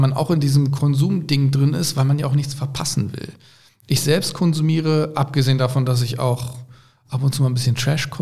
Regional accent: Lower Saxony, Germany; now in Cologne, Germany; Und ich komm aus Ostfriesland, ich komme von einer 5.500 Seelendorf.

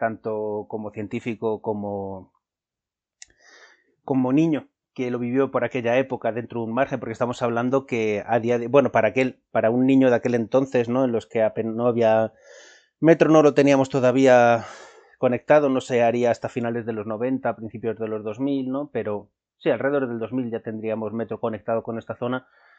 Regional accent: Uclés, Castilla-La Mancha, Spain; Yo crecí en una aldea en Cuenca que se denomina Uclés, que tuvo su propio campo de concentración de la Guerra Civil Española

